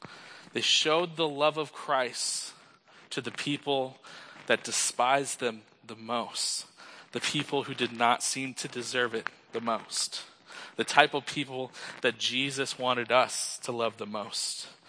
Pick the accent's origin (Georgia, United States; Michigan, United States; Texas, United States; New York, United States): Michigan, United States; now in Illinois, United States; such a warm welcome to Illinois, as I'm from Michigan, which I do love dearly.